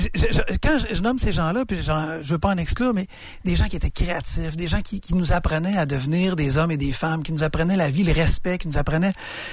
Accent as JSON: {"language": "French", "town": "Quebec City", "region": "Quebec", "country": "Canada", "tie": "born or raised there", "said": "Mais j'ai passé presque 25 ans de ma vie à Limoilou."}